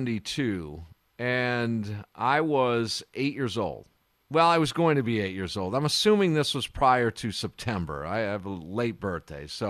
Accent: Kenosha, Wisconsin, United States; I grew up in Kenosha, and it seemed like it was like a 14-hour drive.

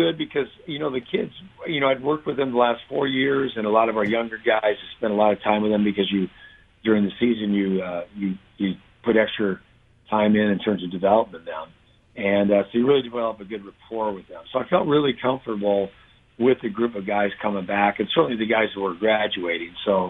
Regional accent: Midwest, United States; now in Buffalo, United States; My wife and I, we're from the Midwest originally, so this was a place we've just really grown to love.

